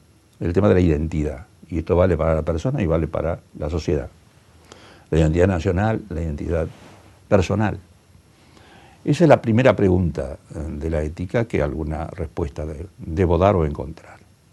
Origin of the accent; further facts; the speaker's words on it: Argentina; Yo parto de la base que soy un argentino veterano